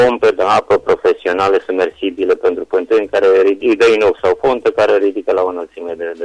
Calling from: Bozovici, Caraș-Severin, Romania; din Bozovici

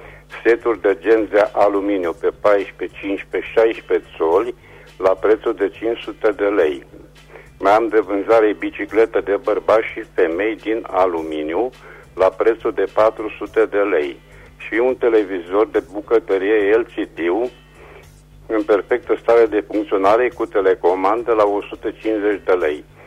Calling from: Reșița, Caraș-Severin, Romania; sunt din Reșița, să trăiți.

